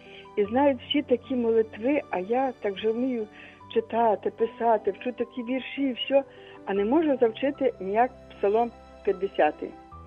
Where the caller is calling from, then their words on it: Lviv, Lviv Oblast, Ukraine; Я з Львова.